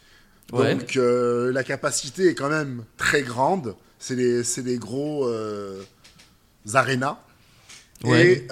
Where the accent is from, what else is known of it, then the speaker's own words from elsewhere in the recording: Grenoble, Auvergne-Rhône-Alpes, France; Parce que moi, je viens de Grenoble